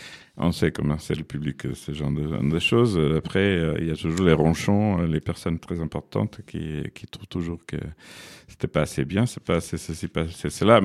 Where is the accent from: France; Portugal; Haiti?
Portugal; Alors, évidemment, quand on est portugais, on a profité un peu plus, puisqu'il y avait un certain taux que les autres ne comprenaient pas.